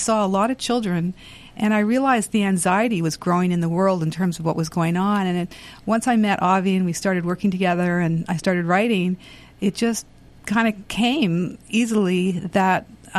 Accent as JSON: {"language": "English", "town": "Montreal", "region": "Quebec", "country": "Canada", "said": "We are. We're both from Montreal."}